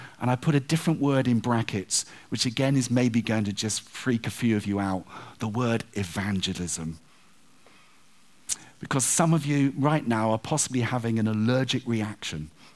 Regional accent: United Kingdom; But they're Dutch, and I'm British. We're different.

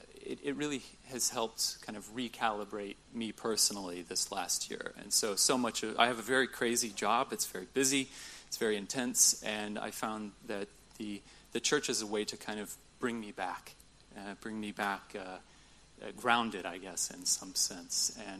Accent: United States; We're English speakers, we're from the U.S.

